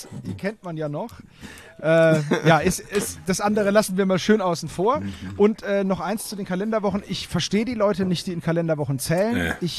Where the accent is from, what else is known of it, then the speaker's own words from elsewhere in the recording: Southern Germany, Germany; Ja, ich bin ja aus Süddeutschland, das folgt ja einer gewissen Logik.